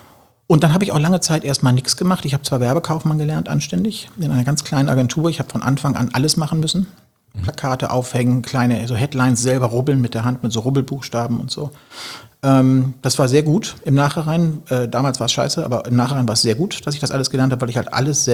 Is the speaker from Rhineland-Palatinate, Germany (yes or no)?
no; Hamburg, Germany; born there; also born or lived in Frankfurt; Nee, ich bin geboren in Hamburg, und zwar in der Gussau 9 tatsächlich, im Haus meiner Großeltern irgendwie